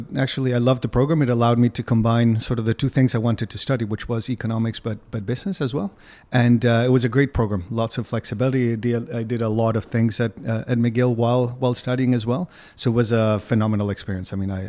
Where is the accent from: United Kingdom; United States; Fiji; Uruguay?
Uruguay; So I was born and raised in Uruguay. My mom is from the tiniest town in the interior of Uruguay. My father was a Hungarian immigrant.